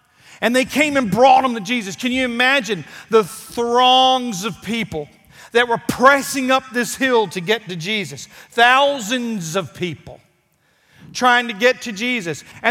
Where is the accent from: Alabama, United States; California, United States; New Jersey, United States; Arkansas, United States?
Alabama, United States; I'm from Alabama.